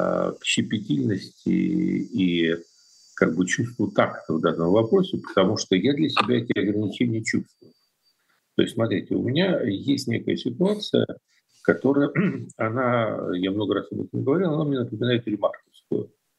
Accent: Kyiv, Ukraine; born there; Я родился в Киеве, но я культурно

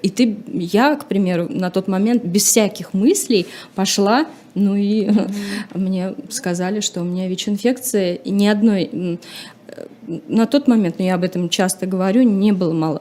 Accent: Chuvashia, Russia; И эта девочка из деревни, ну, получается, на тот момент я из села, из Чувашии, недалеко, то есть это сельская местность.

